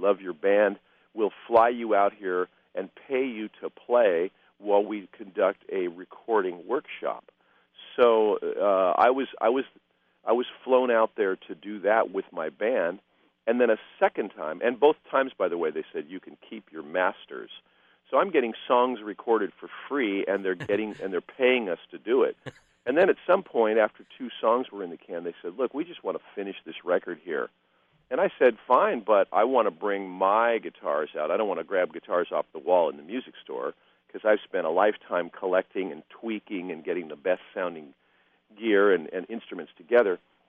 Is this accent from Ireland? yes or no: no; Fort Wayne, Indiana, United States; I really enjoyed making a record out of my hometown.